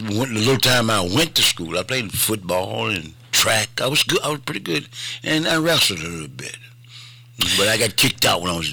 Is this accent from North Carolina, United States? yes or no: no; Waterloo, Iowa, United States; I'm from Waterloo, Iowa. The history of Waterloo, Iowa is across those tracks. I get it. I got brought it with me.